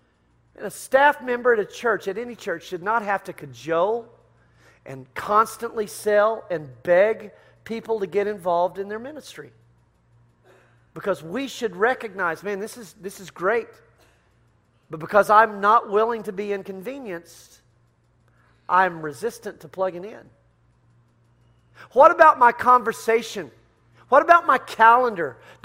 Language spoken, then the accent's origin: English; Texas, United States; Man, I love being a Texan. I crow about it all the time. I'll fly my flag. I'll fly my come take it flag. I love doing that, man. I'm Texan through and through.